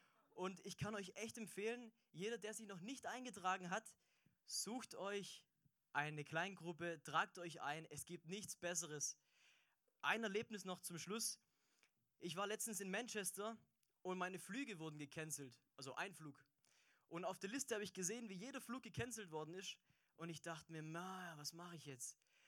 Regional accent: Aalen, Baden-Württemberg, Germany; ich komme aus Aalen

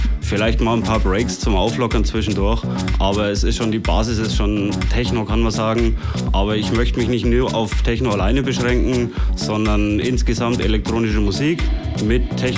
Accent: Bavaria, Germany; now in Dresden, Germany; Ursprünglich komme ich aus Bayern. Von Bayern nach Sachsen, ja, das geht auch.

